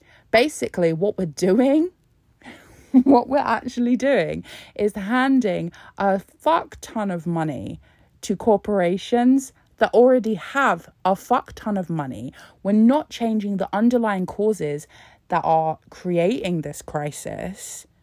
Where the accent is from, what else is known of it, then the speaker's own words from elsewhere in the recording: Scotland, United Kingdom; And then you look at what the UK government are offering us, and we're like, I'm Scottish now, what the fuck?